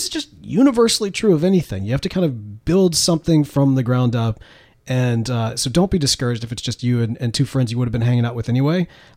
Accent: Mississippi, United States; See, this is why I'm a Mississippian living in Texas.

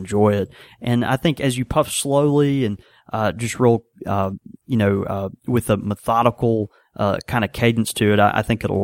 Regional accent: Houston, Texas, United States; born there; I was born in Houston, just have a lot of connections to that city.

